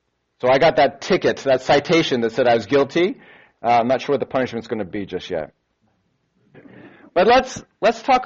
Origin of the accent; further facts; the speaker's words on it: the South, United States; I'm a kind person. I grew up in the South.